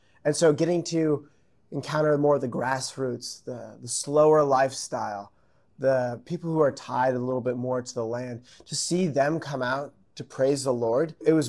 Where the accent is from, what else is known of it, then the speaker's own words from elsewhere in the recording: Wisconsin, United States; I'm from Wisconsin.